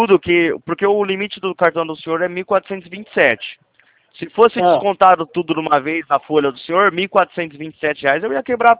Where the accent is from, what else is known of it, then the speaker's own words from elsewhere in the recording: São Paulo, Brazil; Eu sou de São Paulo, moro em São Paulo.